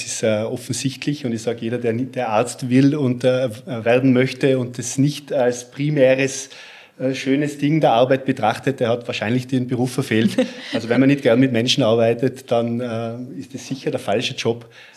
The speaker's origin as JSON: {"language": "German", "town": "Innsbruck", "region": "Tyrol", "country": "Austria", "tie": "born there", "accent": "Tyrolean", "said": "Also ich bin ein gebürtiger Innsbrucker, wie man vielleicht hört."}